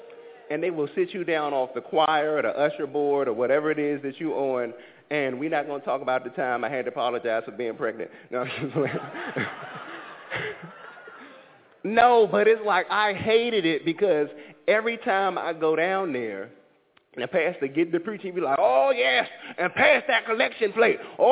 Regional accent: North Carolina, United States; Because, see, I'm from North Carolina

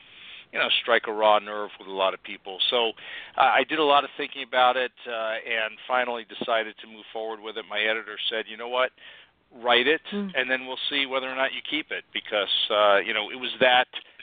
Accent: New York, United States; I was born and raised in New York.

